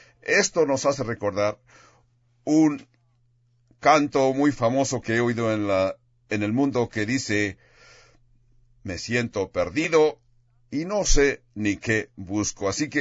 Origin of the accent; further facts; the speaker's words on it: California, United States; aunque también yo soy de California